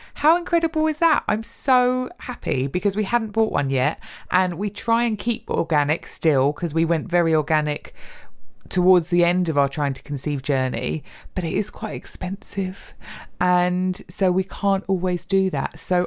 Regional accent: London, United Kingdom; although I'm from London originally, we don't live there anymore

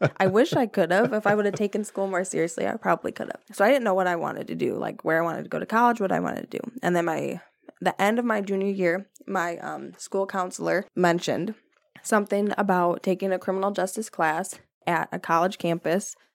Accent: St. Joseph, Missouri, United States; growing up in St. Joe, I never thought about my race or how I look

